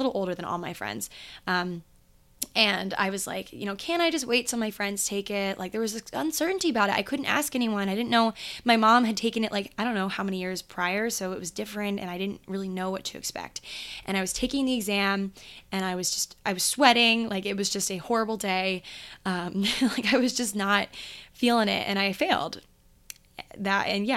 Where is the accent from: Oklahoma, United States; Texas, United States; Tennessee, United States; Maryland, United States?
Maryland, United States; I had to be 15 in Maryland. I grew up in Maryland.